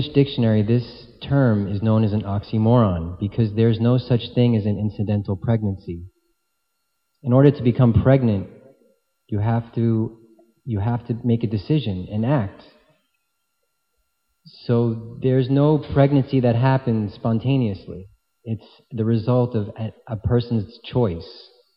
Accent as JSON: {"language": "English", "country": "United States", "tie": "born or raised there", "said": "Not only that, but growing up in America, that was never really even an option that was kind of presented to me."}